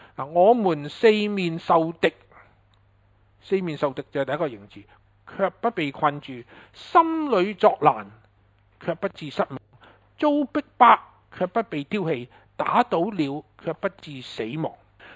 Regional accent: Hong Kong; 其实呢四个名词嚟形容我哋香港人嘅处境啊，都好适合

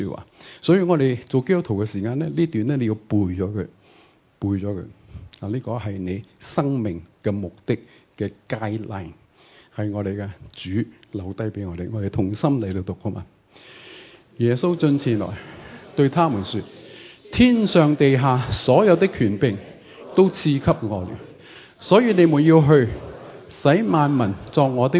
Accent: China; 即系我哋中国人有好多种唔同嘅教导嘅方式，但系我哋中国人咧就父母啊等等系主导嘅

